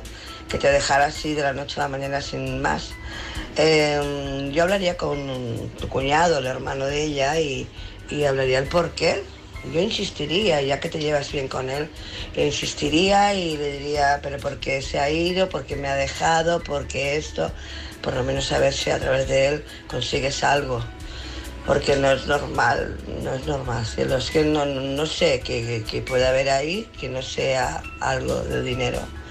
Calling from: Barcelona, Catalonia, Spain; de Barcelona.

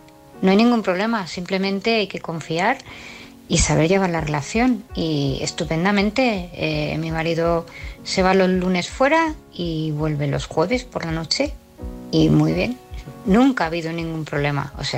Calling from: Elche, Valencian Community, Spain; de Elche.

